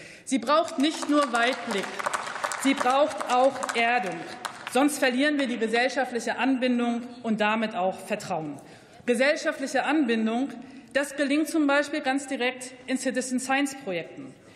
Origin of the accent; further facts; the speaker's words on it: Brandenburg, Germany; sehe sie überall in meiner Heimat Brandenburg